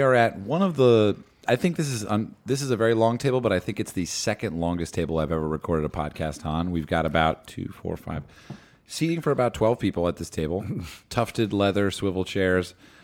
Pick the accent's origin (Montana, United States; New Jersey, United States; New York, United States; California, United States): New Jersey, United States; Madison; I grew up in Madison, two towns over from Short Hills.